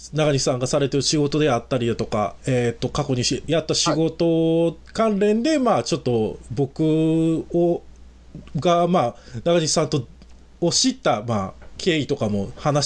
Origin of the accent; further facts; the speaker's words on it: Wakayama, Japan; also born or lived in Osaka; 僕自身はその1年半ぐらい前にちょっと大阪から離れたんですけど、はい、離れて、まあ、地元の和歌山の南の方に戻っちゃったんですけれども、